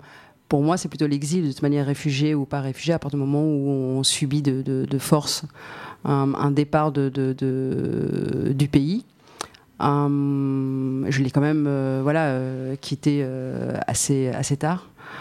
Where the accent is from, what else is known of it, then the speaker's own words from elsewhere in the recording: Djibouti; now in France; Moi, je suis djiboutienne, exilée en France pour des raisons politiques